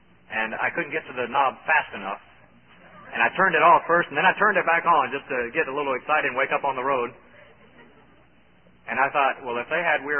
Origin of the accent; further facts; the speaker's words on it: Ohio, United States; born there; I was born in Ohio and came south and found a lovely southern bride